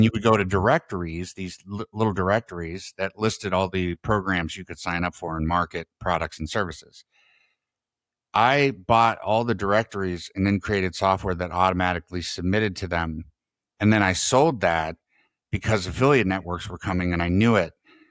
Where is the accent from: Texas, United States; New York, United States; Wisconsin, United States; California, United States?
California, United States; Oakland; So I lived in Oakland, but I kept getting beat up in Oakland. So my parents moved us to the mountains and we homesteaded on property for 5 years.